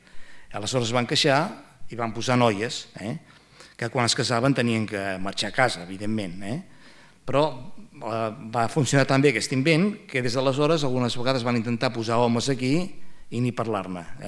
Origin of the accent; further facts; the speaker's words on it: Manlleu, Catalonia, Spain; jo soc de Manlleu